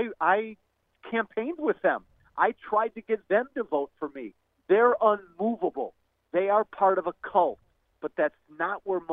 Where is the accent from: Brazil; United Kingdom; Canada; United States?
United States; Midwest; I'm from the Midwest, how we think here.